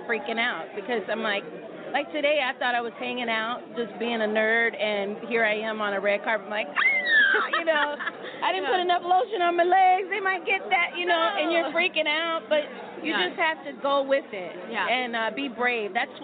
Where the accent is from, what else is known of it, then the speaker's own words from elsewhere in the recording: New Orleans, Louisiana, United States; I'm from New Orleans, so everything is butter, sugar, salt.